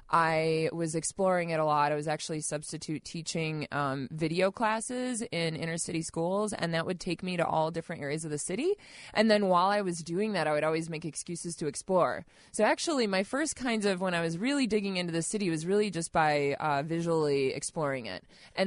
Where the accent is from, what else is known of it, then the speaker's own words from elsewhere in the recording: Illinois, United States; I grew up outside of Chicago, but my gigantic Italian-Polish family is from Chicago.